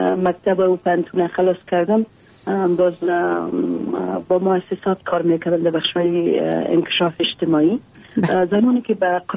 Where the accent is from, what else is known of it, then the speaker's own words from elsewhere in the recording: Takhar, Afghanistan; با وجودی که مدودیت ها بسیار زیاد در ولایت ما وجود داره